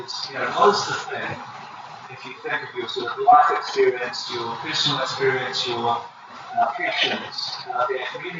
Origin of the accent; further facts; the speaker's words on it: New Zealand; moved away as an adult; now in United Kingdom; I'm Kiwi originally, although I've been in the UK for 22 years.